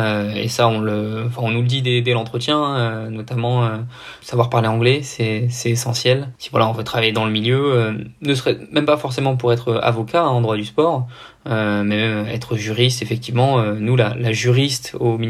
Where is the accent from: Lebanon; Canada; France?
France; south of France; accent: Parisian; potentiellement l'accent du sud, vu que j'y ai passé ma vie, se sont un peu annihilés. Et donc, j'ai un accent...